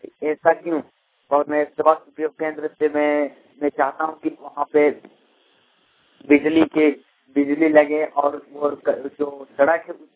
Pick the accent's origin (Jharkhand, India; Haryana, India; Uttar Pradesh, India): Jharkhand, India; मैं लातेहार जिला से हूँ